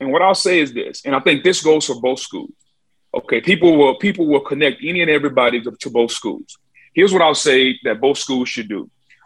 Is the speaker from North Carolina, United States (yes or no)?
no; Louisiana, United States; Now, we can be biased based on where we're from, and I'm from Louisiana.